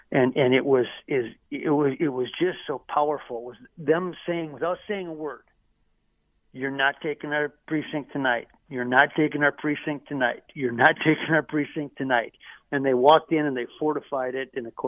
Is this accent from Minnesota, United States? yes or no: yes; Minnesota, United States; you were so proud as a Minnesotan to see our law enforcement step up to protect our state